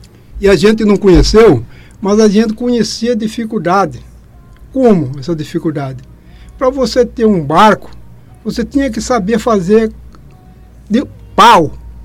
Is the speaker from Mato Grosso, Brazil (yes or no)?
yes; Vila Bela da Santíssima Trindade, Mato Grosso, Brazil; born there; eu nasci aqui em Vila Bela. Aqui em Vila Bela Santíssima Trindade, mas nós tínhamos um sítio lá no Porto Suzano, na boca da Baía do Porto Suzano, na barranca do Rio Alegre.